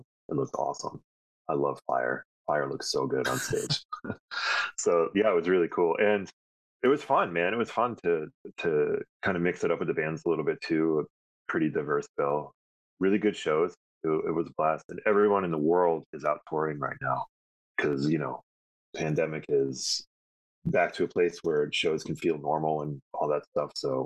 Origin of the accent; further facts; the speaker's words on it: Connecticut, United States; I grew up in Connecticut on the other side of the line.